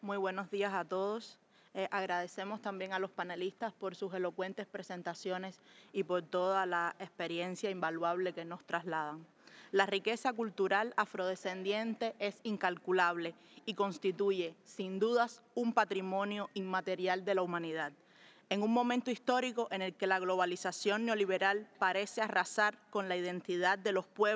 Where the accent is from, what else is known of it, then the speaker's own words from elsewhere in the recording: Cuba; Uno de nuestros mayores orgullos como cubanos es vivir en un país en paz